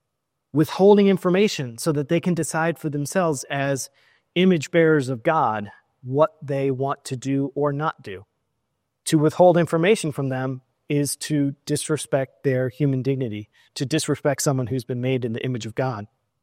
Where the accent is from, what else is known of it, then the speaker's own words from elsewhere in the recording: Seattle, Washington, United States; also born or lived in Los Angeles / Phoenix; I grew up in Seattle, LA, and a little bit of Phoenix.